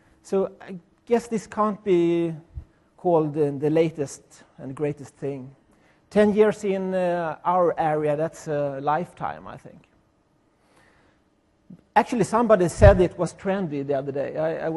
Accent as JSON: {"language": "English", "country": "Sweden", "accent": "Swedish", "second_language": "English", "said": "Sorry about that. I guess it's my Swedish accent."}